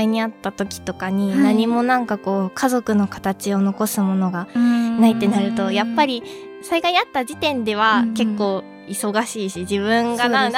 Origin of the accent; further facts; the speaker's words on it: Okayama, Japan; まあ、私岡山の出身の人間なんで、